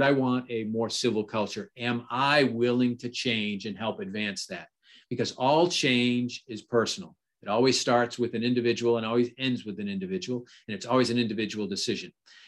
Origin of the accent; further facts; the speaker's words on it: Alaska, United States; So going to our gun situation, I'm from Alaska.